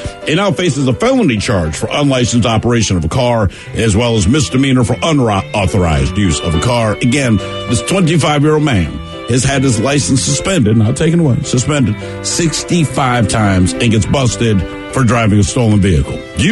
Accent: Canada; I'm Canadian.

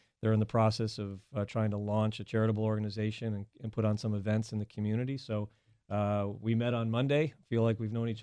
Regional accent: Connecticut, United States; now in Houston, United States; I grew up in Connecticut.

